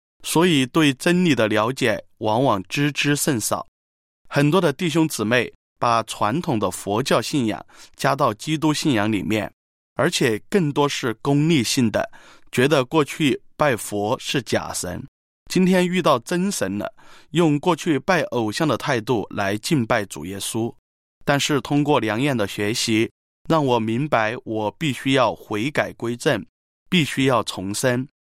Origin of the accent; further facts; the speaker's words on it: Sichuan, China; ，良院可以算是伴随我的信仰旅程。我15岁正式接受主耶稣后，就一直收听电台的节目来建立信仰